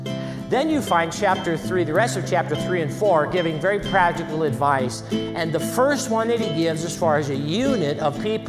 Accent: California, United States; As I was reminded in my home state of California

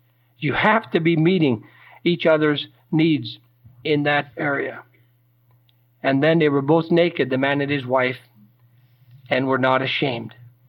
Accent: Michigan, United States; And I was from Upper Michigan on there.

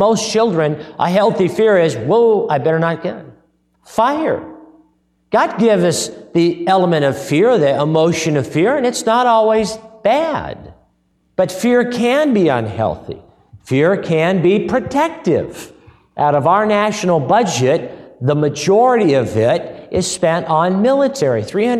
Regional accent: California, United States; Growing up in California, I ran into a rattlesnake or two.

